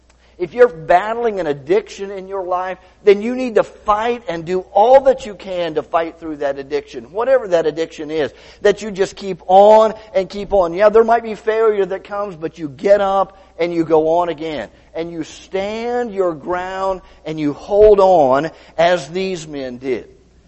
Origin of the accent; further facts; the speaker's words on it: Tampa, Florida, United States; and I grew up in Tampa, and as a little boy, I remember going to Lowry Park Zoo.